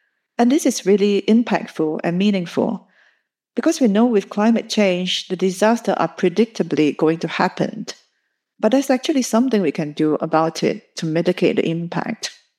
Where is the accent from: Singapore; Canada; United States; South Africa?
Singapore; And so I'm a Singaporean